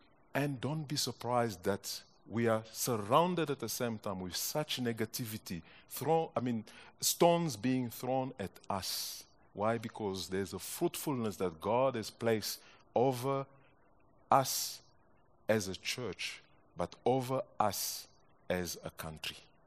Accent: DR Congo; English is a second language; I'm from the Congo, and I guess Clint thought that I was Zulu.

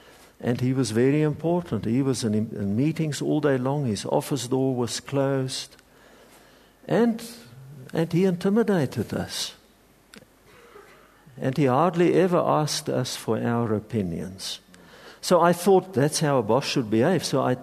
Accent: Bultfontein, Free State, South Africa; So I grew up in the Free State Platteland in a little dorp called Bultfontein.

